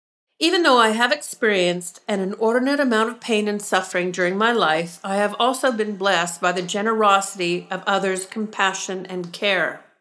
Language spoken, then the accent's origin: English; Vancouver, British Columbia, Canada; moved away; Next month, it'll be 2 years since I've been back to my hometown of Vancouver. And that is the longest I've been away from Canada since I left some 18 years ago.